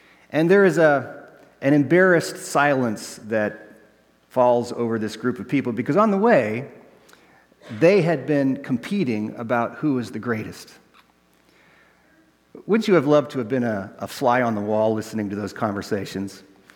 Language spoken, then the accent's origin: English; United States; I mean, I'm an American.